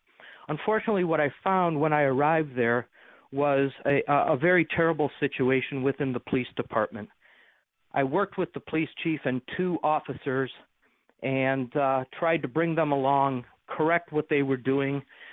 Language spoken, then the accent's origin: English; Amherst, New York, United States; came back to Buffalo and now am back in my hometown of Amherst.